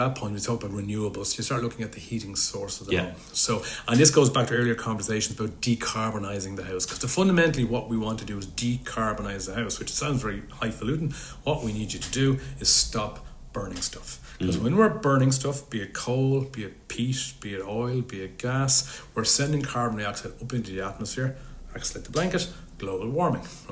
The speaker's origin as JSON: {"language": "English", "country": "Ireland", "said": "Because as Irish people, and I noticed from my current role"}